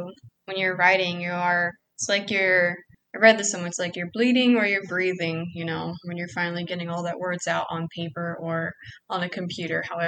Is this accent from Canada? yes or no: no; Philippines; I'm Filipino, and we're raised traditionally to be very reserved about our feelings